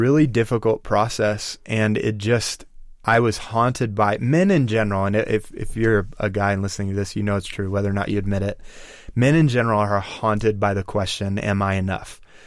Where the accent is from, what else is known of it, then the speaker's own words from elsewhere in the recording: Ireland; I'm Irish, so I'm prone to being stubborn